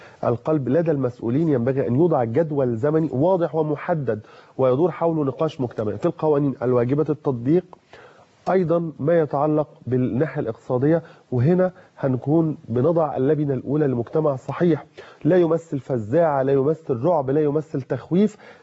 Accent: Egypt; انا مواطن مصري بسيط

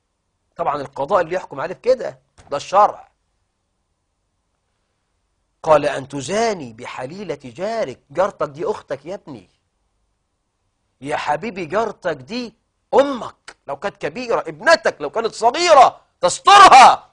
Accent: Egypt; عندنا كمصريين

